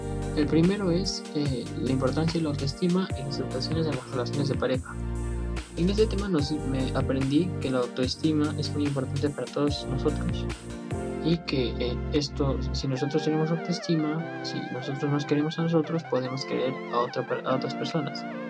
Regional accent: Peru; Esto me ayudó a reconocerme más como peruano

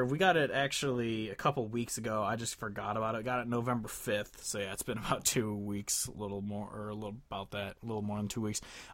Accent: Midwest, United States; As a Midwesterner, I appreciate that other Midwesterners

